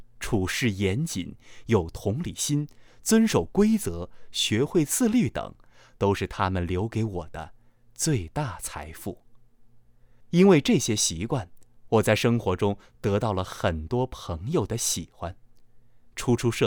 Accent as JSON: {"language": "Chinese", "country": "Taiwan", "tie": "born or raised there", "also_born_or_lived": "Shanghai, China", "said": "我出生在中国上海，一岁的时候跟随父母到了中国台湾。大学毕业后，我游学欧美"}